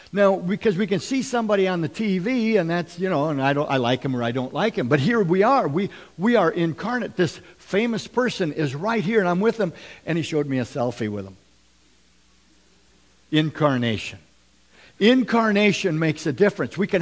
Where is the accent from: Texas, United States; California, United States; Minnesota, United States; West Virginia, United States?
Minnesota, United States; Even though I am from Minnesota, they won't let me back in because I don't know enough about hockey.